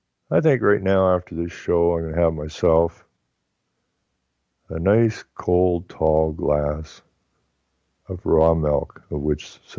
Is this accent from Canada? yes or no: yes; Renfrew, Ontario, Canada; where I grew up in Renfrew, Ontario, I went to the Renfrew Collegiate, which was just a school, a high school, and right across the street was the Catholic high school.